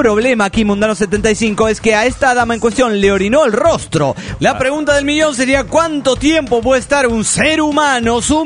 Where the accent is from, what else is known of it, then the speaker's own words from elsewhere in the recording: Formosa, Argentina; now in Dallas, United States; Yo soy originario de Formosa, norte de Argentina, y por allá hay mucho de estos olorientos animalitos.